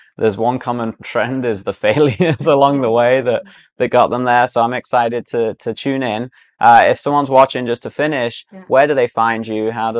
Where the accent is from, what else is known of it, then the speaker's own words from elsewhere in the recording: England, United Kingdom; now in United States; At least I came from England, where you could never wear that or the red coat that I wear. You know, they put you in an asylum home and you've lost the plot, as we say in England.